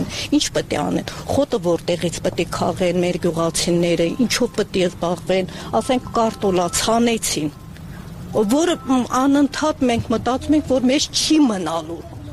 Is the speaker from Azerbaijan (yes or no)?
yes; Azerbaijan; now in Armenia; մենք Փախստական ենք, Ադրբեջանից ենք եկած